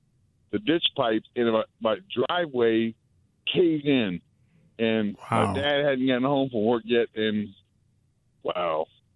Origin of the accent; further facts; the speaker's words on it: Slidell, Louisiana, United States; I grew up in Slidell.